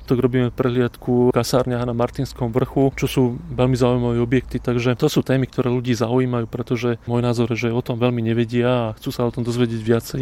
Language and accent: Slovak; Nové Sady, Nitra Region, Slovakia; now in Nitra, Slovakia; Ja pochádzam z Nových Sadov, je to taká dedinka 15 km od Nitry. Tam som prežil 30 rokov, no a odvtedy vlastne od mojich 30 rokov žijem v Nitre.